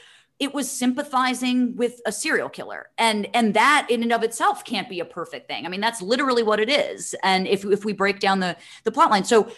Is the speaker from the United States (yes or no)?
yes; New Jersey, United States; Another great HBO show. I'm from New Jersey.